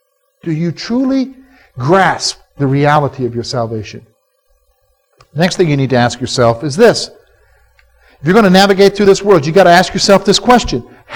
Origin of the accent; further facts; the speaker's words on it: the South, United States; I come from the South, and one of the big things in the South that you cannot do is mixed bathing.